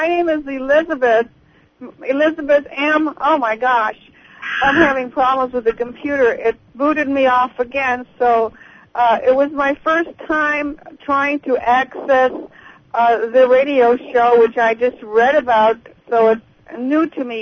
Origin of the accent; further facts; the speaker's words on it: Austria; now in Marina del Rey, United States; Yeah, it's a beautiful place near the ocean. So I've been here for a while. I'm originally from Austria. I speak German.